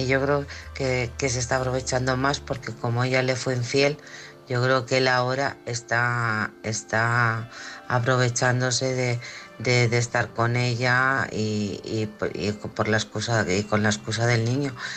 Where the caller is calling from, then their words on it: Alcorcón, Community of Madrid, Spain; de Alcorcón.